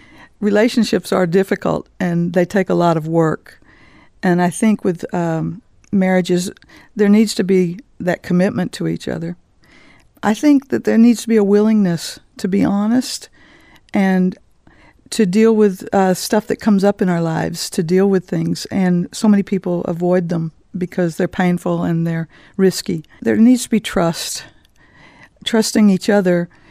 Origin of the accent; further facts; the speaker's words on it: Dallas, Texas, United States; moved away as an adult; now in Swords, Ireland; I'm originally from Dallas, Texas, which everybody always hears in my accent. But I've been in Ireland for 31 years.